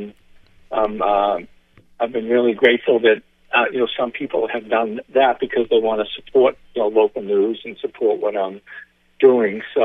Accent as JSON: {"language": "English", "town": "Beverly", "region": "Massachusetts", "country": "United States", "tie": "born or raised there", "said": "I'm writing stories and mostly about all about Beverly now, my hometown, which I love to do."}